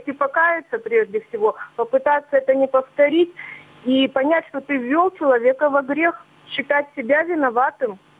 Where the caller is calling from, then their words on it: Yekaterinburg, Sverdlovsk Oblast, Russia; Я звоню из Екатеринбурга